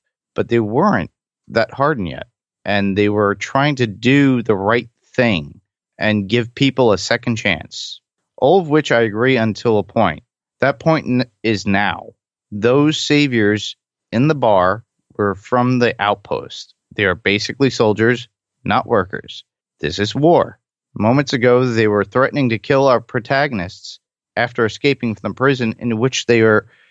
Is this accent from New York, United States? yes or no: yes; New York City, New York, United States; I came from New York City and I came